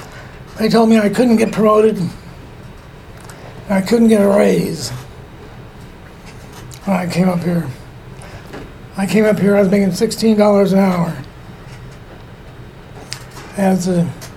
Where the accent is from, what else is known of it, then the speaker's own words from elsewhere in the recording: Los Angeles, California, United States; No, I'm from Los Angeles.